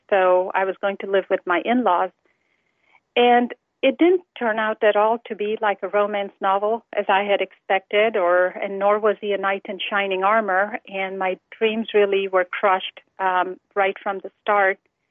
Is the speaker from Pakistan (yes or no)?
yes; Pakistan; born there; I was born in Pakistan, and I was one of three sisters and born in a Shia family.